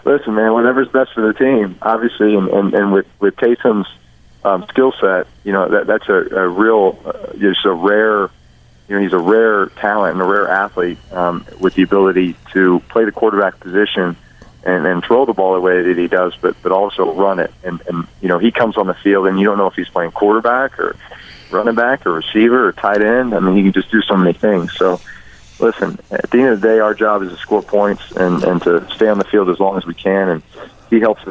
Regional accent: Texas, United States; I grew up in Texas. We didn't have Jimmy John's at the time there.

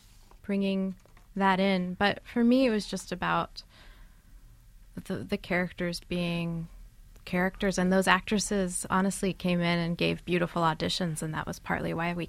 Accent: Tennessee, United States; I grew up in Tennessee, and that music is everywhere. We weren't so far from Nashville, and it's just part of the setting.

